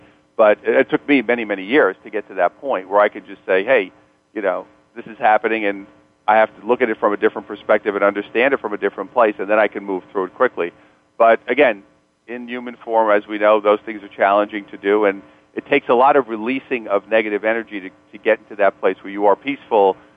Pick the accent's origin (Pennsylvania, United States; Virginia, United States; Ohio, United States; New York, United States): New York, United States; now in California, United States; being a New Yorker originally, now living in California